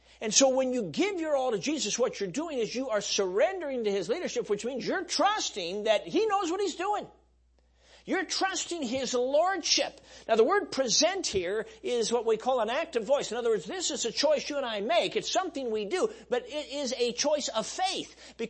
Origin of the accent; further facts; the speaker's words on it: Chicago, Illinois, United States; Now, I don't know anything about rowing a boat. I grew up in Chicago. I've not done this stuff.